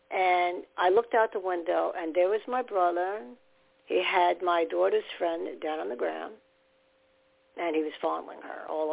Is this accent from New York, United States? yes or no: yes; New York, United States; accent: New York; I'm a New Yorker. I sound New York. I can't help it.